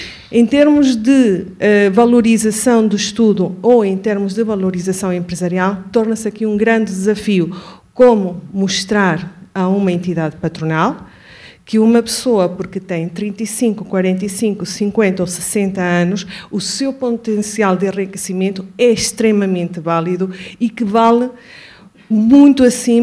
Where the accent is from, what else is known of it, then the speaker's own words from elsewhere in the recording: Venezuela; now in Portugal; devem notar pelo meu sotaque, que eu não sou portuguesa, de facto não sou, sou venezuelana